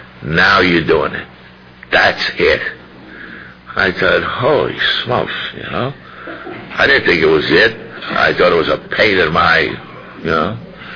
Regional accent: Ireland; I didn't get any taller. I'm still Irish.

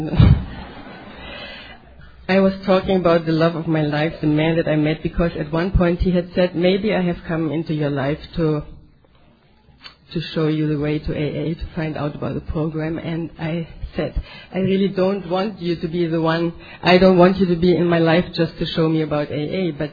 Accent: Germany; now in Aruba; I live in Aruba for 16 years now. It was a geographical escape from Germany because they didn't have enough rum in Germany.

